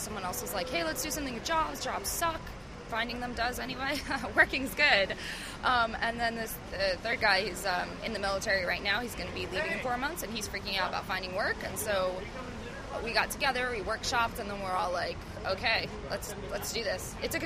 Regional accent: New York, United States; we're all from New York, so we're all going to sync up

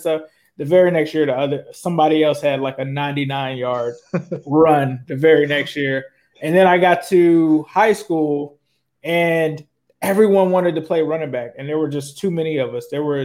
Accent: Ohio, United States; also born or lived in California; Because I'm originally from Ohio. My parents got a divorce. And so when they got a divorce, my mom moved us out to California.

